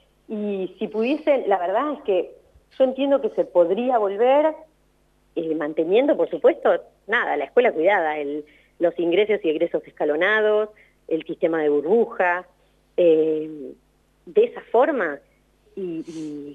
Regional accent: Argentina; como argentinos

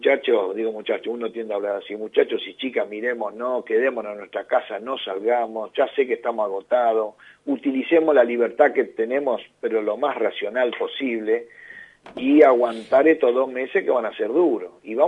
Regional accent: Corrientes, Argentina; now in Buenos Aires, Argentina; Yo soy de Corrientes, pero vivo acá, en Buenos Aires.

